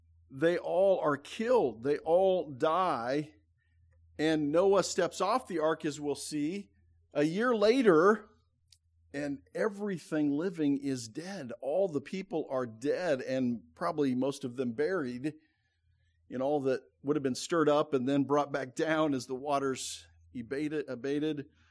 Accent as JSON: {"language": "English", "region": "Nebraska", "country": "United States", "said": "We went to seminary in California. We're from Nebraska, so we flew back and forth a number of times."}